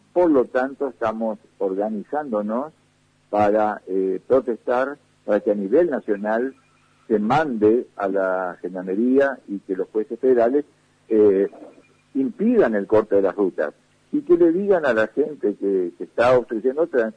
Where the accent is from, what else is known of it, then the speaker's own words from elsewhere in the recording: Argentina; Ambos somos somos ciudadanos argentinos